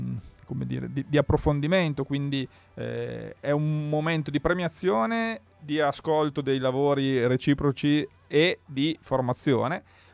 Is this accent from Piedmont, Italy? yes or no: yes; Nizza Monferrato, Piedmont, Italy; io provengo dalla zona della Valle Belbo, e c'erano delle discariche così per ogni paese, per ogni città. Io abitavo a Nizza